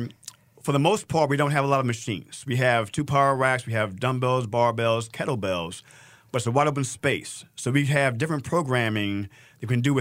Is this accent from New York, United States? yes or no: yes; Brooklyn, New York, United States; Now, I'm from Brooklyn, New York. Okay, I love Brooklyn.